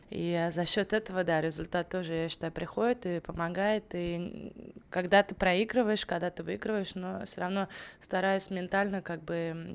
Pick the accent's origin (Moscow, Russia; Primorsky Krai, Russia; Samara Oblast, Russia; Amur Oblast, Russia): Samara Oblast, Russia; Samara; moved away; Я из Самары, но как бы давно уже уехала.